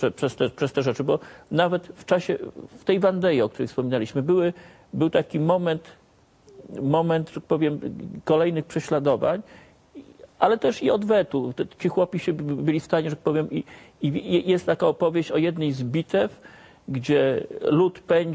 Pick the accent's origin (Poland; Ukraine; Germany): Poland; Poznań, Greater Poland Voivodeship; Ja jestem z Poznania